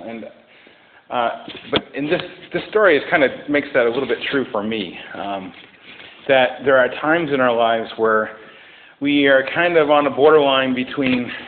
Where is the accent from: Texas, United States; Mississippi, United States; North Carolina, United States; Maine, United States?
Maine, United States; Houlton; grew up in northern Maine, in Houlton. If you follow I-95 up to where it goes into Canada, that's my hometown.